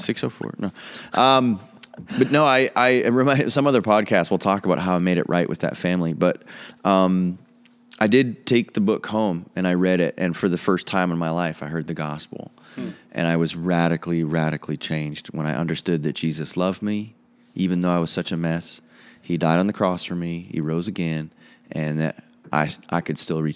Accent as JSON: {"language": "English", "town": "Winnipeg", "region": "Manitoba", "country": "Canada", "tie": "born or raised there", "also_born_or_lived": "Stonewall, Canada", "said": "Sure. Well, it's great being here from Manitoba. That's where I live and call home. And I grew up in Winnipeg."}